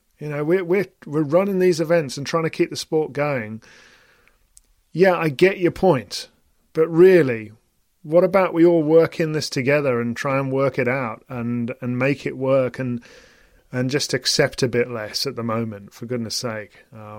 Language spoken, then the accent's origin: English; United Kingdom; Apart from the bit that I don't understand as a British person, the intramural bit, he's expressed himself pretty clearly.